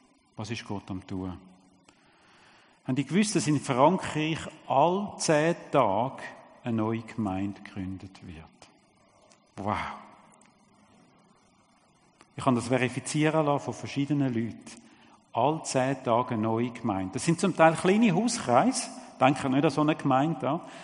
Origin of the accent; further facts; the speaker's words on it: Switzerland; was das heisst, als Schweizer, als Europäer in der Mission zu sein.